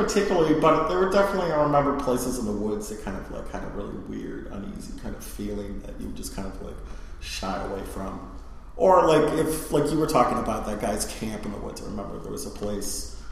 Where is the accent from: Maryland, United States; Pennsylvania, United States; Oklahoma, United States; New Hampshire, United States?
New Hampshire, United States; growing up in New Hampshire, there's more trees than people.